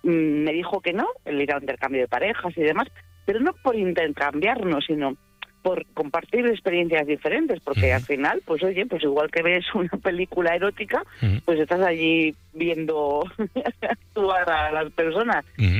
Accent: Madrid, Community of Madrid, Spain; yo soy de Madrid y en Madrid hay muchos locales de intercambio y funcionan

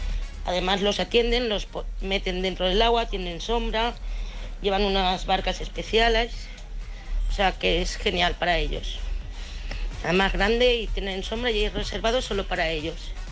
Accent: Valencia, Valencian Community, Spain; aquí en Valencia

